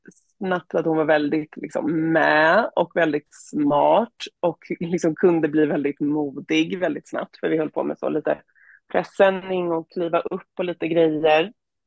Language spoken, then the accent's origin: Swedish; Örebro, Örebro County, Sweden; Och de hade en tränare i Örebro, där jag kommer ifrån då.